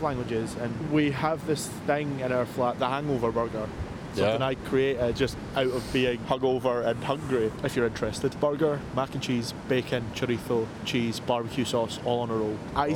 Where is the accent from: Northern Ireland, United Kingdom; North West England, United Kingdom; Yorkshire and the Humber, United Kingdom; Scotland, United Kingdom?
Scotland, United Kingdom; I'm a Scot, he's a Scouser.